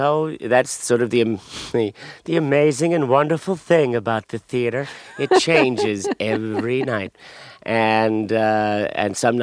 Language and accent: English; Jersey City, New Jersey, United States; I was born and raised in Jersey City.